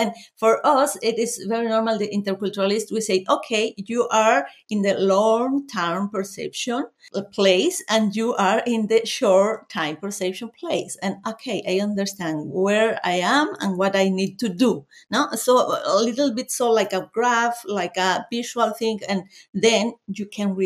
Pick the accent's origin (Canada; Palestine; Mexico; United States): Mexico; English is a second language; We come from Mexico. So in Mexico, we have this flexible and short-term planification.